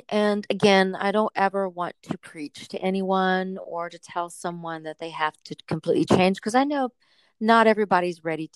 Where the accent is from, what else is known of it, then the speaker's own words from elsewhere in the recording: the South, United States; I'm from the South, so I used to love me some fried chicken, girl.